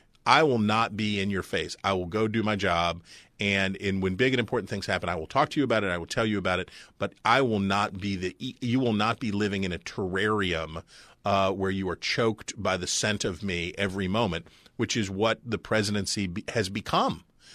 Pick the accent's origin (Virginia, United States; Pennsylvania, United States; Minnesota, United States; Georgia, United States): Minnesota, United States; I'm from Minnesota. I'm Midwestern.